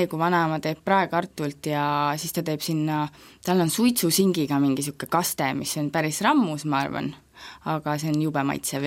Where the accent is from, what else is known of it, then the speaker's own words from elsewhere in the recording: Elva, Tartu County, Estonia; also born or lived in Mõniste; aga mina ikkagi oma lapsepõlve veetsin Elvas